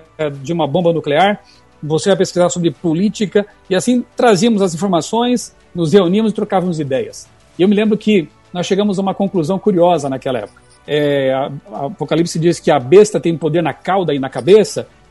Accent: Criciúma, Santa Catarina, Brazil; eu era um garotinho, estudava lá no ensino fundamental, naquele tempo nem chamava ensino fundamental, na minha cidade natal de Criciúma, Santa Catarina. Um abraço para os meus amigos de Criciúma, meus conterrâneos.

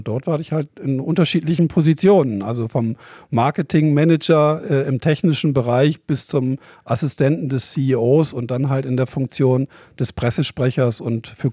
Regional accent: Bremen, Germany; Und bei uns war es eigentlich immer 10 Grad kälter. Das heißt, für mich war immer wichtig, wenn ich mal irgendwo aus Bremen weggehe

